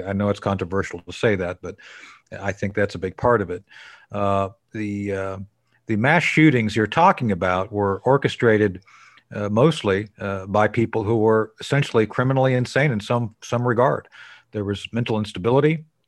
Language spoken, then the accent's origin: English; Ohio, United States; and I'm from Ohio. I went to college mm-hmm. in Dayton, Ohio, and I know quite a bit about Columbus.